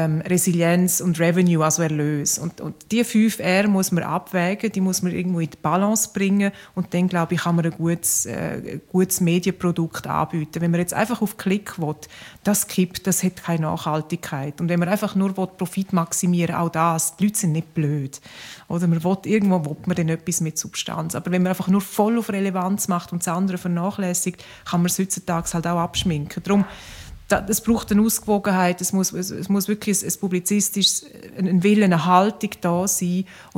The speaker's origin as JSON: {"language": "German", "region": "Graubünden", "country": "Switzerland", "said": "Ich komme aus dem Engadin"}